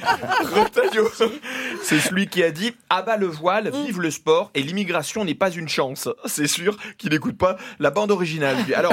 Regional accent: Corsica, France; J'ai grandi en Corse. Tout le monde est excité en permanence.

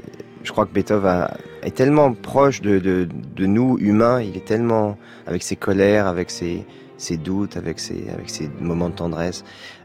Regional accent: France

